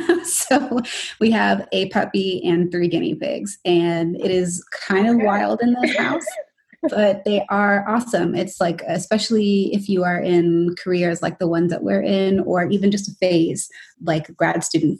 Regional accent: New York City, New York, United States; now in Michigan, United States; I am from New York City originally. Currently, I'm living in Michigan.

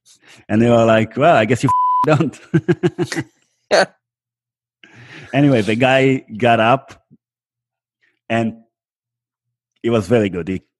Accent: Israel; born or raised there

